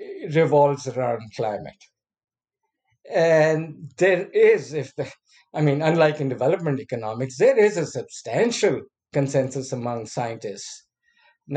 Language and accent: English; Pakistan; English is a second language; moved away as an adult; I came from Pakistan, very keen to hope for something that would provide, as I said, hope for low-income countries